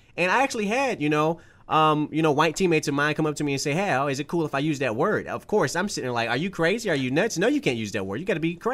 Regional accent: Detroit, Michigan, United States; I grew up in Detroit, west side of Detroit, rough area

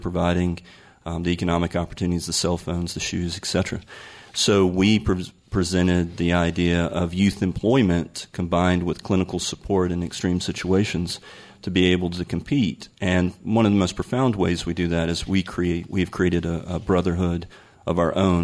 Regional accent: North Carolina, United States; So growing up in Scotland County, I might have known a couple of things about troubled youth.

